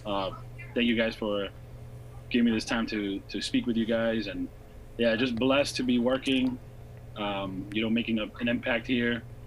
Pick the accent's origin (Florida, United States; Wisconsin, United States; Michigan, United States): Florida, United States; Miami; also born or lived in Santa Cruz, Bolivia; I grew up in Miami, originally from Santa Cruz, Bolivia. Probably not too many people know, but Bolivia's in South America. Grew up in Miami